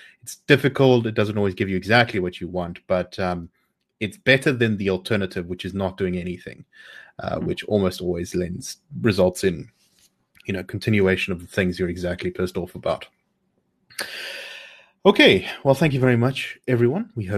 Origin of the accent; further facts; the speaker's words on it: Johannesburg, Gauteng, South Africa; now in Cape Town, South Africa; I'm from Joburg, you know. Yes, I've run away to Cape Town now, but I've always thought that it was, you know, I've always thought of it as home